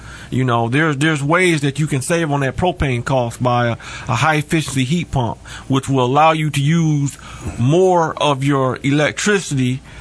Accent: Albion, Michigan, United States; I ended up moving back to Michigan, to my hometown of Albion.

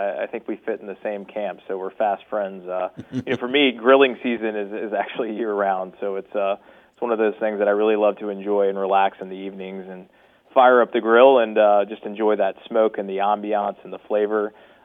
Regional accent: the South, United States; Yeah, being a Southerner, it's hard to find a cookout where you don't have a potato salad

